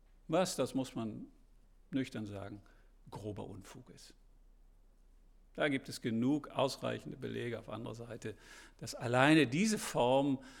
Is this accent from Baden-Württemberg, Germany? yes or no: no; Hamburg, Germany; Und ich komme aus Hamburg